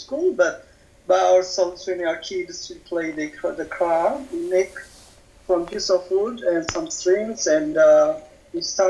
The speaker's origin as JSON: {"language": "English", "region": "Tigray", "country": "Ethiopia", "tie": "born or raised there", "second_language": "English", "said": "Yeah, I'm growing in the northern part of Ethiopia. It's a region called Tigray region."}